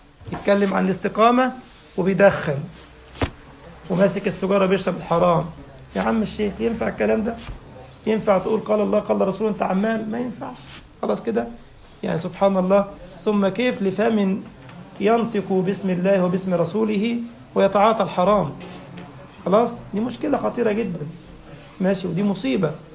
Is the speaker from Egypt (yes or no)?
yes; Egypt; سميه بطيخ عندنا في مصر، انتوا بتسموه دلاح في بلاد المغرب